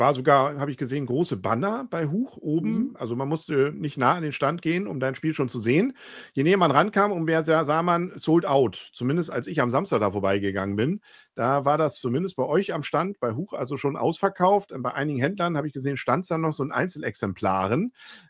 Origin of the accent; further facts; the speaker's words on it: Kiel, Schleswig-Holstein, Germany; Als Kieler erkennt man da doch einiges.